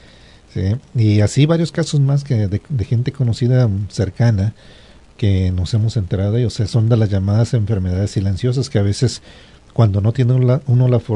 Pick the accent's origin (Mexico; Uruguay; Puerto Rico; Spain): Mexico; Tuxpan; por allá en mi pueblo, en Tuxpan